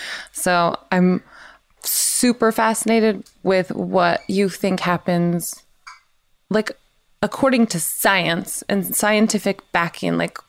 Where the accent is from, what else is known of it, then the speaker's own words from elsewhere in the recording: the South, United States; because I'm from the South.